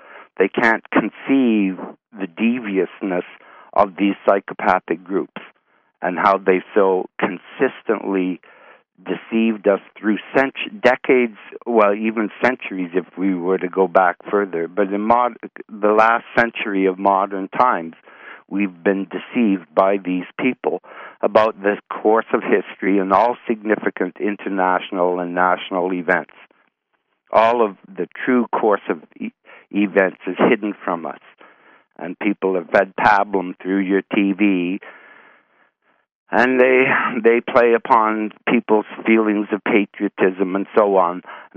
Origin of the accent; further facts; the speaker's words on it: Canada; I always kind of believed as a Canadian